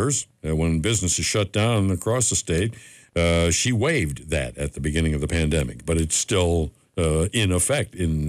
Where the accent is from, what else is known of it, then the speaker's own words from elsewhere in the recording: Cleveland, Ohio, United States; I will tell you this, that was culture shock for me, because we came from Cleveland, and you know, it's not Chicago or New York, but it's a big city.